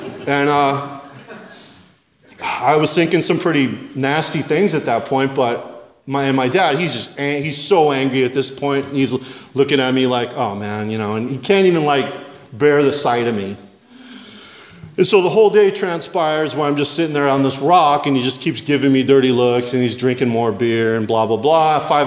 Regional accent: Santa Barbara, California, United States; You know, I was born and raised in Santa Barbara. My dad was a construction foreman. My mom was a receptionist.

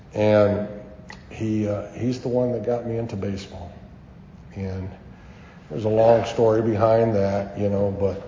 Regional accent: Berkeley, California, United States; I grew up in a rough neighborhood, very rough neighborhood. I grew up in Berkeley, California.

